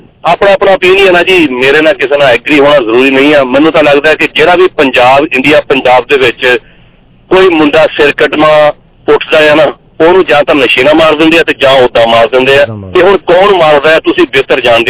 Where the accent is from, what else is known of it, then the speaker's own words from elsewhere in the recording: Punjab, Pakistan; ਮੈਂ ਪਾਕਿਸਤਾਨ ਤੋਂ ਬਿਲੋਂਗ ਕਰਦਾ ਹਾਂ ਜੀ।